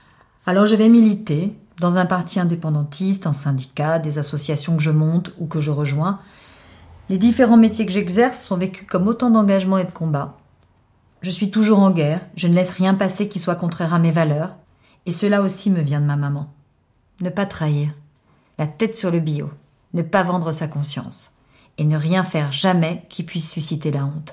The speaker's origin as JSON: {"language": "French", "town": "Cayenne", "country": "French Guiana", "said": "Et voilà que de retour chez moi à Cayenne, à Noël 2013, je commence à écrire la nuit sur cette expérience."}